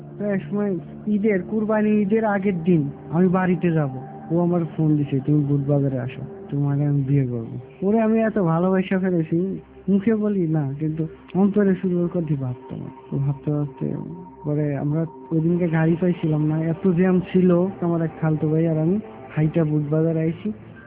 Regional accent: Dhaka Division, Bangladesh; born there; রাজবাড়ী জেলায়।

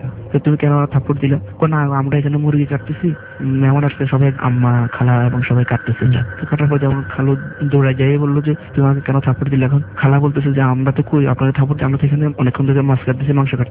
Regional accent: Chandpur, Chittagong Division, Bangladesh; আমার দেশের বাড়ি চাঁদপুর

